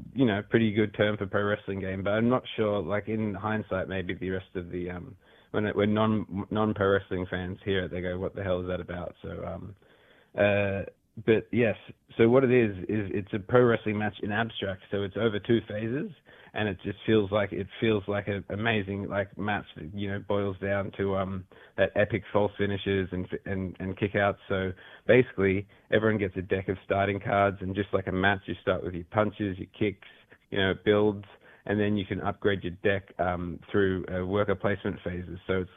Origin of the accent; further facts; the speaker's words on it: Australia; I'm from Australia, yes. The kangaroos are out delivering the post as we speak.